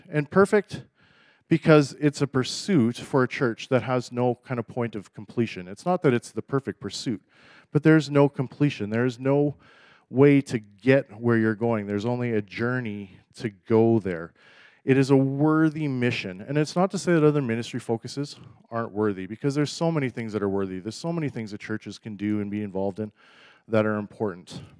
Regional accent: Winkler, Manitoba, Canada; I grew up in Winkler, or south of Winkler, and lived in four countries and a few other things. So I'm definitely not a local.

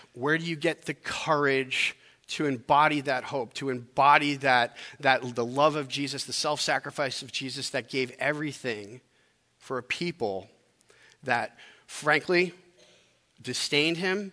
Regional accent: Queens, New York, United States; also born or lived in Long Island; so I grew up just outside of New York in Queens, and then we moved a little further out onto Long Island when I was a bit older, and enjoyed a life in the suburbs.

